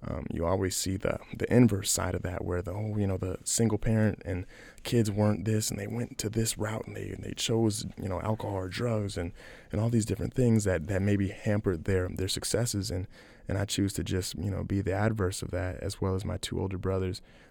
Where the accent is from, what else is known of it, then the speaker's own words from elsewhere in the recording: Akron, Ohio, United States; I can't be who I am today if I didn't learn from what my hometown taught me. And let me be the person to carry that torch and consistently still show this world what kids from Akron can do.